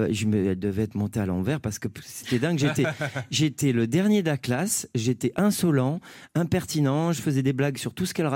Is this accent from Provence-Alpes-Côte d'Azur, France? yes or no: yes; Marseille, Provence-Alpes-Côte d'Azur, France; je suis marseillais